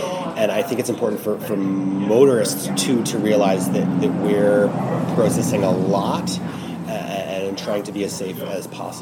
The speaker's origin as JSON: {"language": "English", "town": "Juneau", "region": "Alaska", "country": "United States", "tie": "born or raised there", "also_born_or_lived": "Montana / Boulder, United States / Salt Lake City, United States / Prince George, California, United States", "said": "So my background, again, I was born and raised in Juneau, Alaska, but then I lived in Montana. I lived in Boulder, Colorado, kind of a hotbed for cycling in North America, doing a graduate degree."}